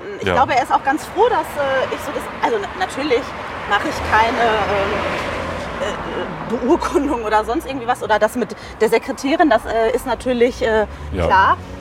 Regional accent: Datteln, North Rhine-Westphalia, Germany; Aber ich habe vorher schon 2-3 Jahre in Datteln, in meiner Heimatgemeinde, als Vertretung, als Küstervertretung gearbeitet.

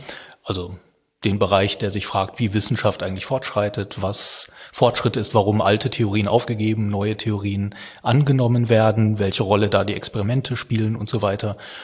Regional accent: North Rhine-Westphalia, Germany; Ich bin am Niederrhein groß geworden

